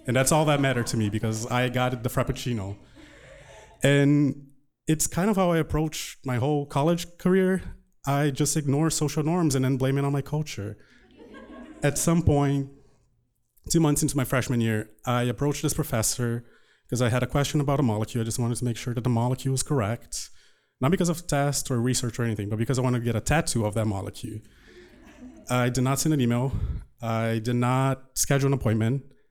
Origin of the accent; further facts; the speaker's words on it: Brazil; that summarizes a little bit of my growing up in Brazil.